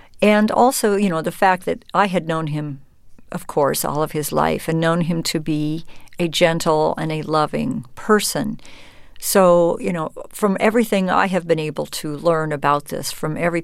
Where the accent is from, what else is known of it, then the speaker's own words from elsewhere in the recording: Colorado, United States; Culturally, I come from Colorado. A lot of people that I know, most people that I know, own some kind of firearms.